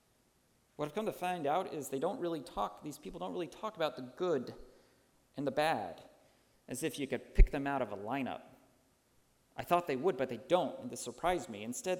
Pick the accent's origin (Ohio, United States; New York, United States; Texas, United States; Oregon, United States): Texas, United States; My dad grew up in New Jersey, but I grew up in Texas